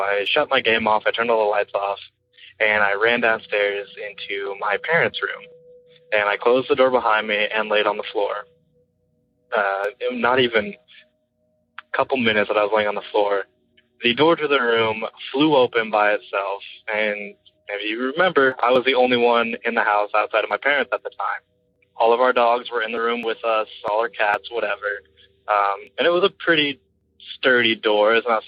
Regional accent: Springfield, Missouri, United States; I am from Springfield, Missouri. I have one story for you from when I was younger, about 12 years ago. I grew up in the country, outside of Springfield

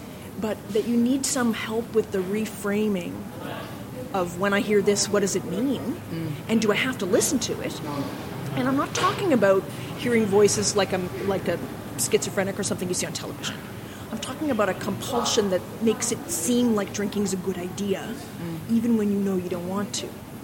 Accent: Canada; One is I'm a Canadian

